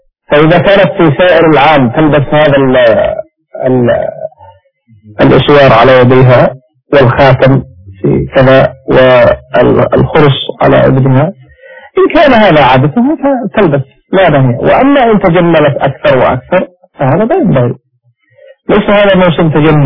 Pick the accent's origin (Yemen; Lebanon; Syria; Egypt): Yemen; قد تجد منه هكذا عندنا في اليمن مثلا بألف ريال